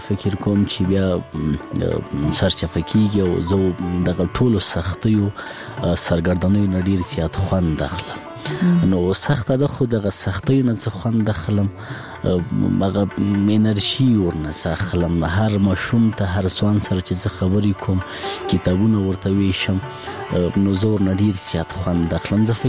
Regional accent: Laghman, Afghanistan; زه په لغمان کې پیدا سویم په لغمان کې رلوی سویم خوانسی می په لغمان کې لوسته

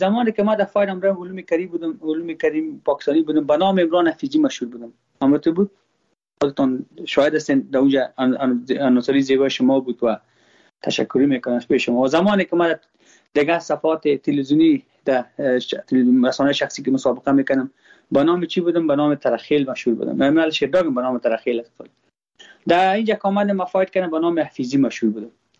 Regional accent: Afghanistan; من خوش نم ما خود ما افغان هستم

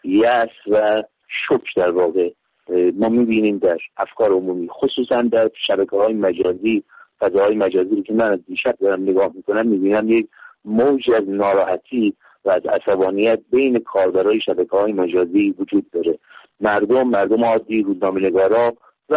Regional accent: Iran; از جمله در وطنم ایران

